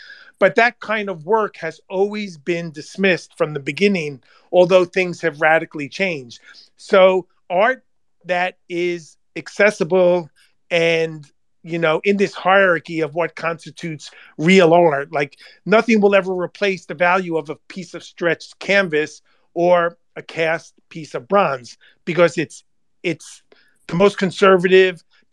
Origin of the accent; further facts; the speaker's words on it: New York, United States; accent: Long Island; also born or lived in United Kingdom; my kids to this day continue to mock me because of my Long Island accent. When I used to drink a lot, it would come out to the surface more. I lived in the UK for 15 years and I still wasn't able to shake it.